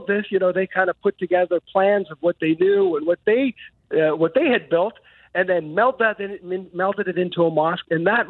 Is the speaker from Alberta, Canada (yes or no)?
yes; Edmonton, Alberta, Canada; When I grew up in Edmonton, I never felt the other. I never felt anything other than a full Albertan, Edmontonian, proud, and never thought about it.